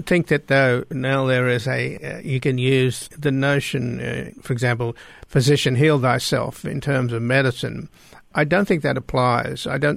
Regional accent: Australia; and I grew up in Australia

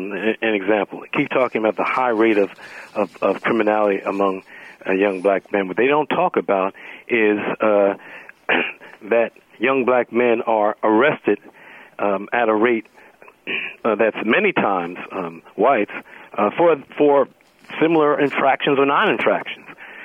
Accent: United States; I mean, as a patriot, as an American, I have that responsibility.

